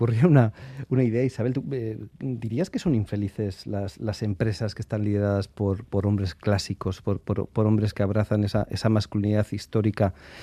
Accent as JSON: {"language": "Spanish", "town": "Alegría-Dulantzi", "region": "Basque Country", "country": "Spain", "said": "Yo sabes que soy de Alegría Dulanchi"}